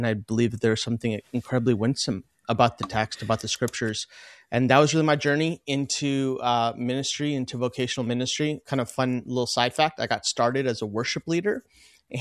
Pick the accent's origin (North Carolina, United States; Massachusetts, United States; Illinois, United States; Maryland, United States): Illinois, United States; Chicago; My mom and dad immigrated to the United States in the late 80s. And so I was born in the Chicagoland area, Sam. I grew up watching Michael Jordan win the three-peat.